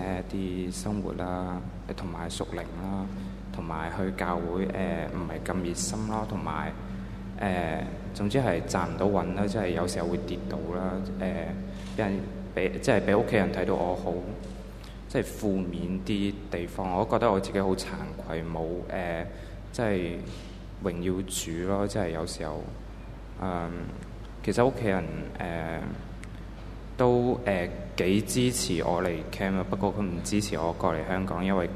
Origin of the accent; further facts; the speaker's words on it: Shenzhen, Guangdong, China; 我是来自深圳